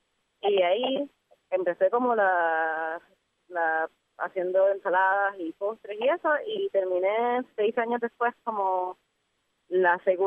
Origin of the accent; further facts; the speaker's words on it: San Juan, Puerto Rico; moved away as an adult; now in Pittsburgh, United States; Pues tengo familia en Caguas. Y pasé la mayoría de mi crianza en Ocean Park, en la calle Cacique, en Ocean Park. Y de ahí, a los 20 años, me mudé a Pittsburgh. So, ya llevo en Pittsburgh 11 años y medio.